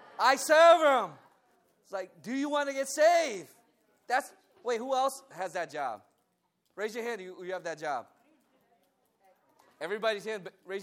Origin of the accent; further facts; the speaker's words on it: Connecticut, United States; Guess where I'm from? Well, I'm from Connecticut. Well, I'm from Connecticut.